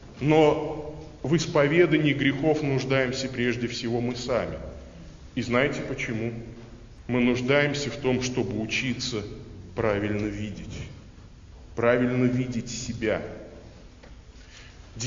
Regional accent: Ulyanovsk, Ulyanovsk Oblast, Russia; Я приехал с Волги, у нас в городе Ульяновске часть города находится ниже уровня реки.

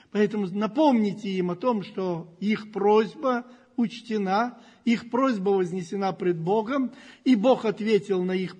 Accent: Moscow, Russia; Мы тут москвичи, находились в привилегированном положении.

